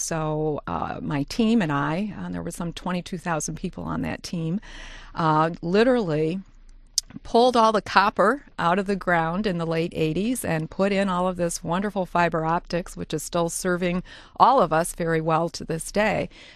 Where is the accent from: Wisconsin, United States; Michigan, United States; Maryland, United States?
Michigan, United States; Dearborn Heights; So I grew up in Dearborn Heights, had a pretty terrific childhood for the most part, and here I am.